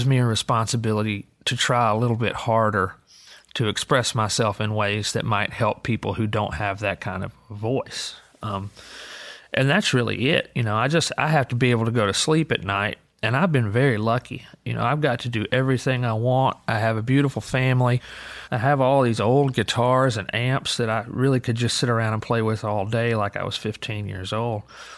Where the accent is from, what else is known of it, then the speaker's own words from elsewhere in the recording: Alabama, United States; when I grew up in Alabama, we were all about the same social class.